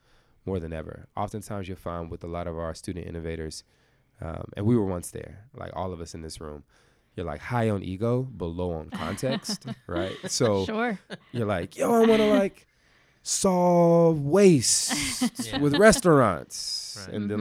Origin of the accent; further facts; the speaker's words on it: Tallahassee, Florida, United States; also born or lived in San Antonio, Texas; born and raised in Tallahassee, grown in Tallahassee, I would say. I was born in San Antonio, Texas, from about ages 0 to 7, spent as a military brat just traveling around everywhere.